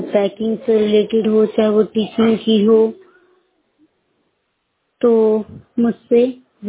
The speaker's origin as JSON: {"language": "Hindi", "region": "Punjab", "country": "India", "said": "और मैं पंजाब से हूँ और मैं 100% ब्लाइंड हूँ।"}